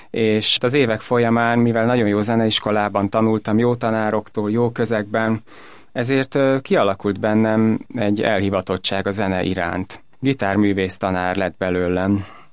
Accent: Bátonyterenye, Nógrád, Hungary; Én bátonyterenyei származású vagyok, ami Salgótarján környékén van, Nógrád megyében, és az ottani zeneiskolában tanultam

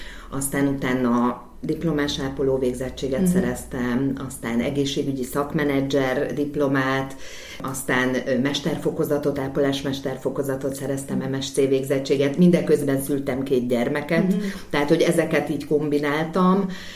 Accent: Gyöngyös, Heves, Hungary; born there; now in Budapest, Hungary; Én vidéki lány vagyok, tehát Gyöngyösön születtem, és 12 éves koromtól pedig 60-ban éltem a szüleimmel, és az érettségi után kerültem fel Budapestre

